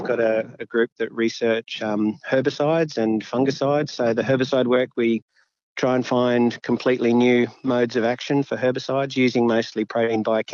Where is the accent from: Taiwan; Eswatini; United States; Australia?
Australia; Pittsworth, Queensland; also born or lived in Toowoomba; I did actually grow up in country, Queensland. So I grew up in Pittsworth, but we were townies. And then I moved to Toowoomba for high school.